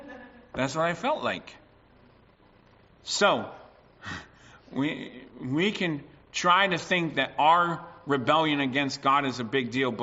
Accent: United States; I grew up in the States. Parents were allowed to spank their kids in the store in the States.

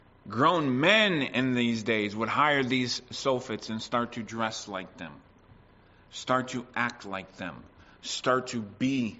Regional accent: United States; I grew up in the States.

